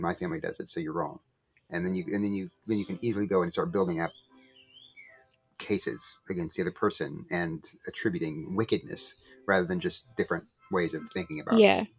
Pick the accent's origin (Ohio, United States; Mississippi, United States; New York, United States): Mississippi, United States; born there; sympathize, for example, with those who want to take the Confederate flag symbol off of the Mississippi flag. I was born in Mississippi.